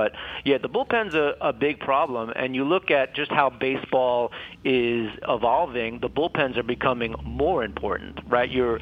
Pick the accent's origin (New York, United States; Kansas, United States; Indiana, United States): New York, United States; New York City; Look, I grew up in Queens, New York, so what the Mets are doing right now is a little bit more painful to watch.